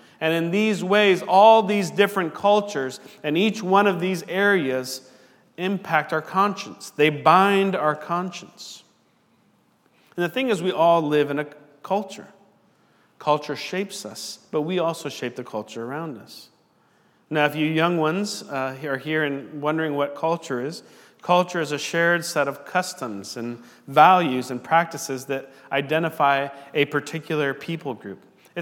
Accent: Washington, United States; And if I were to say, it looks like the mountain is out, you would know I'm from Washington.

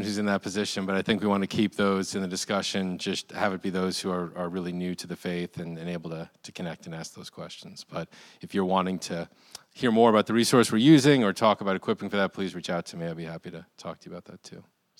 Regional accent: New York, United States; I'm from New York. If you're new, you wouldn't know that.

